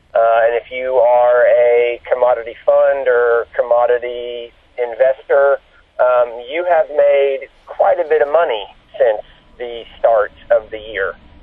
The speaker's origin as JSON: {"language": "English", "region": "Texas", "country": "United States", "tie": "born or raised there", "said": "So, obviously, my home state, Texas, has seen drought, has lack of grass."}